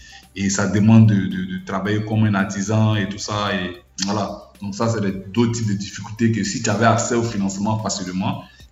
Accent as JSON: {"language": "French", "country": "Côte d’Ivoire", "said": "en tant qu'Africain, en tant qu'Ivoirien"}